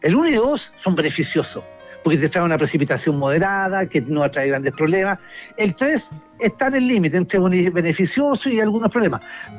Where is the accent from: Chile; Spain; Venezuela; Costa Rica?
Chile; Y te voy a responder entonces como un chileno.